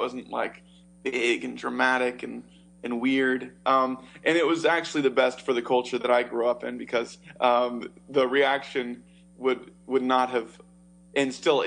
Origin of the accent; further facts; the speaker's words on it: Rohnert Park, California, United States; I grew up in Rohnert Park, California. So not too far from your base, actually. And just kind of grew up in a really conservative Christian home.